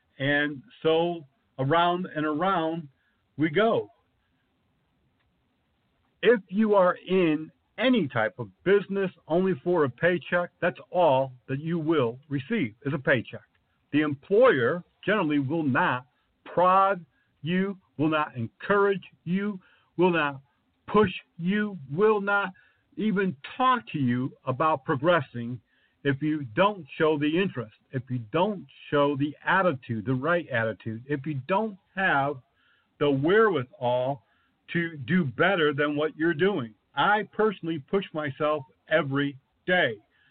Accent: Connecticut, United States; I know growing up in Connecticut, there was a company there called Sanitas Security and Maintenance.

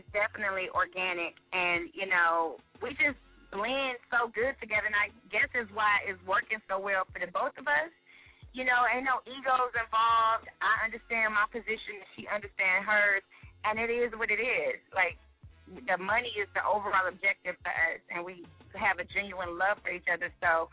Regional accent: St. Louis, Missouri, United States; I'm from St. Louis, so it's all the girls there got big butts.

